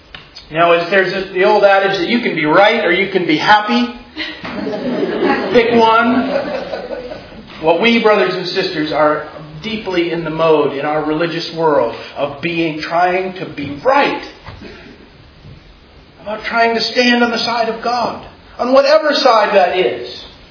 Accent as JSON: {"language": "English", "town": "Washington", "region": "District of Columbia", "country": "United States", "said": "I'm from Washington, D.C."}